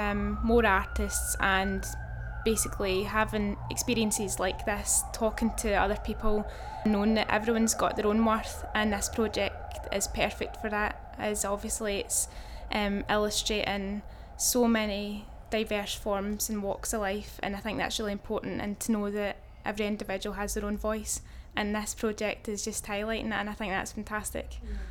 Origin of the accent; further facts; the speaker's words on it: Scotland, United Kingdom; I'm from Lanarkshire in Scotland and my date of birth is the 30th of March 1985.